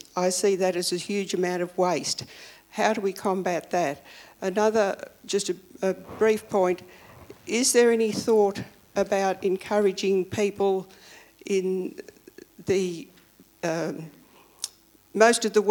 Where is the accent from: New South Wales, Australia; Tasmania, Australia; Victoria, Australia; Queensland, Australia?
Victoria, Australia; Glen Waverley; I come from Glen Waverley.